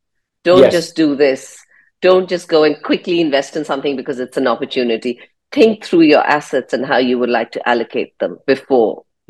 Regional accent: India; Right. And as you know, I'm Indian. And what I find is with a lot of the Indians, we were talking about gold.

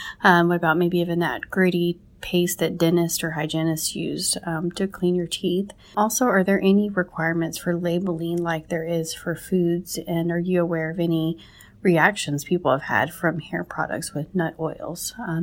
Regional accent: Texas, United States; Hi, Perry and Valerie. … I'm from Texas.

